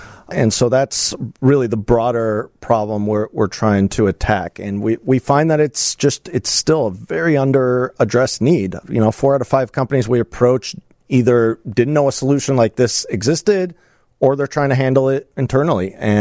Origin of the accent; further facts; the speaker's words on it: Denver, Colorado, United States; now in Chicago, United States; I'm originally from Denver. I've kind of lived all over the world for many years. And I, like I said, moved here to Chicago 5 years ago.